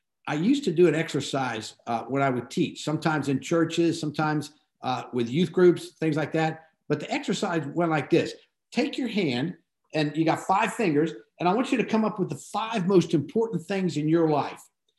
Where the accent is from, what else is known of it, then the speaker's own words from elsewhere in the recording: Florida, United States; also born or lived in Miami / Tarpon Springs; now in Opelika, United States; We grew up in Florida. I don't know about Rick, but during my entire life in Florida, Miami, Hans, where you're headed, and then up in Tarpon Springs and Center, I never had a hurricane warning during all those years.